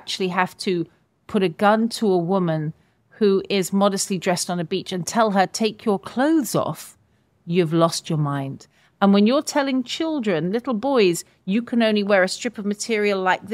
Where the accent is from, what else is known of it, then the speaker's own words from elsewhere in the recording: United Kingdom; And when I say our, I say all of us as British people, right?